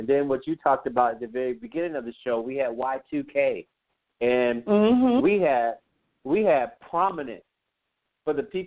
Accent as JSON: {"language": "English", "region": "California", "country": "United States", "said": "we thought we were somebody, Jeanette, you know, because we come from California."}